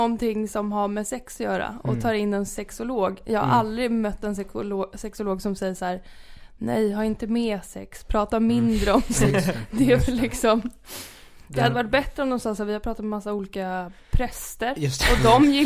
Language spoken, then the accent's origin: Swedish; Denmark; Jag kände att liksom jag är ju dansk